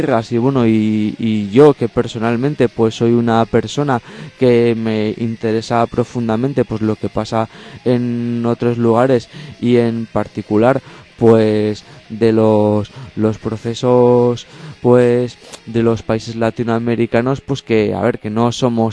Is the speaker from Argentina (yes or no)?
no; Spain; nosotros somos pues dos gallegos, como dicen por allí